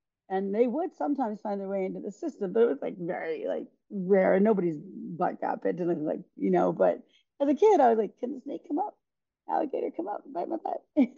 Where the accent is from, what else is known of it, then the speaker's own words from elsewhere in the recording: New York, United States; I'm from New York originally, and I used to go back all the time to visit my grandmother